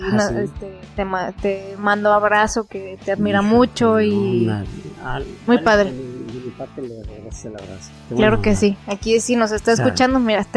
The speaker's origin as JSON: {"language": "Spanish", "country": "Mexico", "said": "pues es nomás así, así somos los mexicanos"}